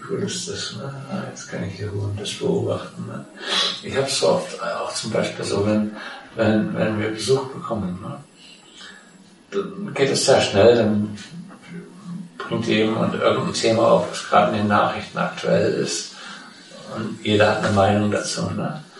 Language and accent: German; Scotland, United Kingdom; mein Sohn und seine Mutter, die waren in Schottland und ich komme aus der Ecke, ne?